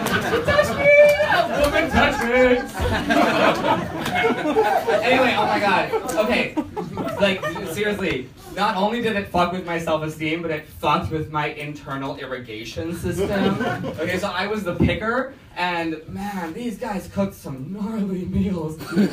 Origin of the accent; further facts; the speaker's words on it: Hong Kong; moved away as an adult; I'm 29 years old. I'm from Hong Kong. I've just moved here.